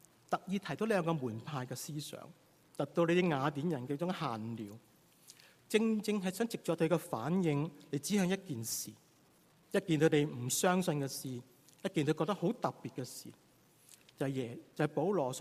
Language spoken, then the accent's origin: Chinese; China; 我们中国人很明白这种道理